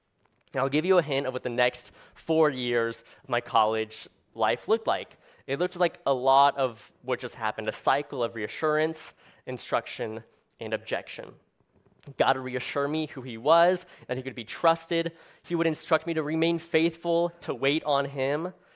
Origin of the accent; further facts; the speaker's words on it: Missouri, United States; So I'm from Missouri, southwest Missouri.